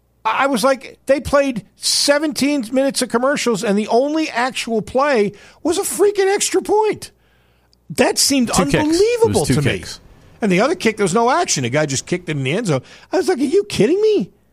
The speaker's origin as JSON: {"language": "English", "region": "New York", "country": "United States", "tie": "born or raised there", "said": "I grew up in New York, which is a pro town"}